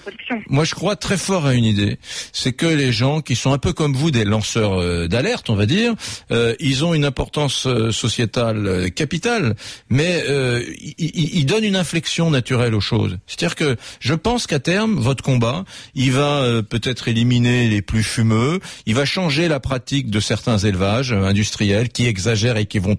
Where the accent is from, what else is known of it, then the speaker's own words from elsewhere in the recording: Occitanie, France; Moi, je viens du Gers.